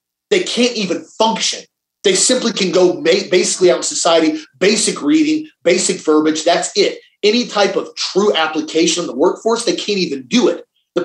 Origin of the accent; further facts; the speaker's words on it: the South, United States; And I had to learn that, because in the younger I grew up in the South